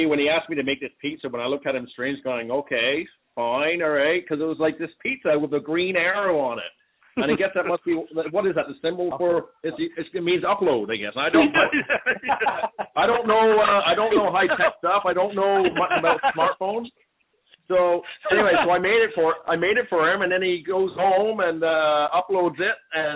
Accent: England, United Kingdom; I'm from England originally

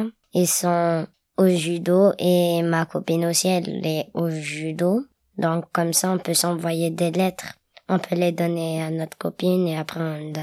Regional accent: France; born there; Je suis née en France.

